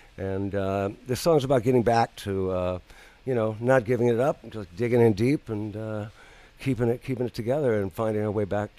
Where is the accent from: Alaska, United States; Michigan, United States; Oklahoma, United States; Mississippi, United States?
Michigan, United States; Plymouth; I came back to Michigan. I moved back here 3 years ago, and I moved back to my hometown, Plymouth, which Canton was right outside of Plymouth.